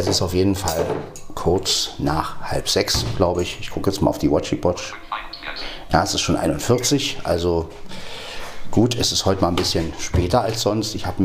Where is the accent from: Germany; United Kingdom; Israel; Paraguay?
Germany; Berlin; now in Brandenburg, Germany; also ich komme ja aus West-Berlin, jetzt lebe ich ja wie gesagt in Brandenburg